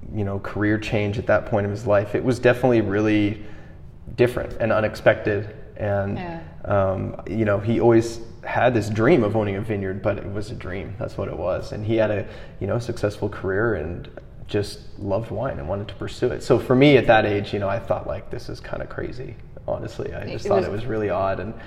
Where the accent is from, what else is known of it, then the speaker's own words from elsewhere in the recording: Edmonton, Alberta, Canada; So I was born in Edmonton, Alberta, Canada, which for those who don't know where Alberta is, for your listeners that aren't aware, that's sort of above Montana in the western part of Canada. So Edmonton is one of the more northern cities in that province